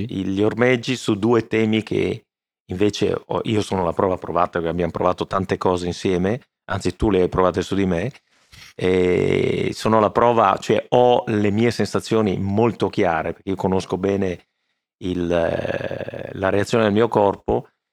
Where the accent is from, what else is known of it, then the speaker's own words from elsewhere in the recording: Veneto, Italy; intanto sono veneto, è una famiglia di produttori di vino da un sacco di anni